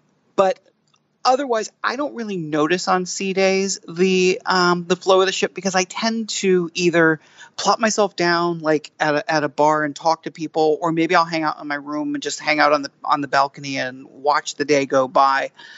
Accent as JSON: {"language": "English", "town": "New York City", "region": "New York", "country": "United States", "said": "maybe because I'm basically a New Yorker and I, you know, I do Broadway"}